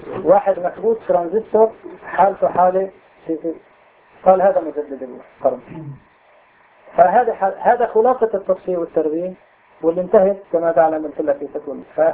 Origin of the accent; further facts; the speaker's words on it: Syria; moved away; اللي أنا طلعت من سوريا بعرفها كيف كان مستواه